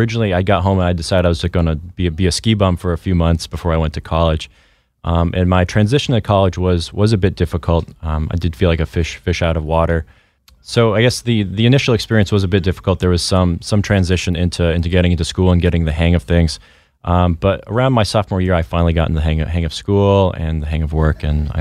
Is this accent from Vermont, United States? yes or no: yes; Vermont, United States; So Eric, I was born and raised in Vermont.